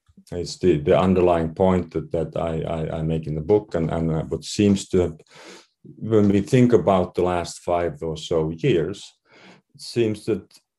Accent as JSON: {"language": "English", "country": "Finland", "second_language": "English", "said": "My own country, I'm from Finland"}